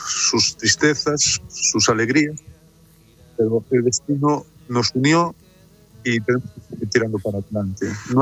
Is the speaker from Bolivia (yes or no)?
no; Galicia, Spain; como los gallegos guardamos todo para adentro.